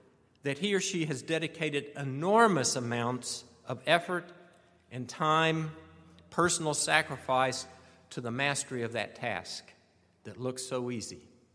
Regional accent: Texas, United States; I guess that's the penalty for growing up in the Lone Star State instead of the Hoosier State.

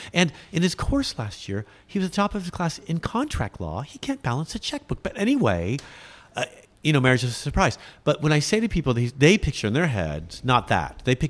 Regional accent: United States; I'm American, so I'm not afraid of black people.

